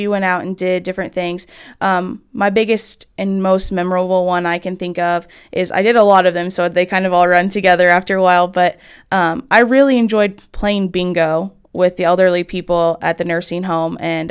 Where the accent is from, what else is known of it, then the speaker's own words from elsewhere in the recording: Pella, Iowa, United States; also born or lived in Adair; I grew up in actually Pella, Iowa, and I attended school there till I was a sophomore in high school. We then moved to Adair, and I finished and graduated high school from Adair Casey